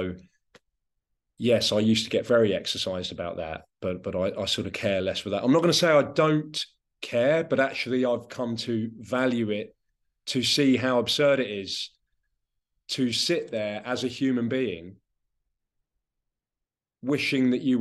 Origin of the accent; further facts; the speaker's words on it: South East England, United Kingdom; I am from a particular place. I grew up in West Sussex